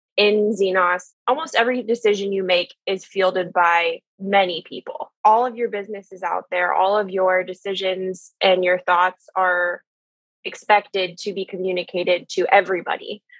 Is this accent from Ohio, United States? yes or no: yes; Columbus, Ohio, United States; that's based here in Columbus, Ohio. So I grew up in Zenos or Dwell and left when I was 26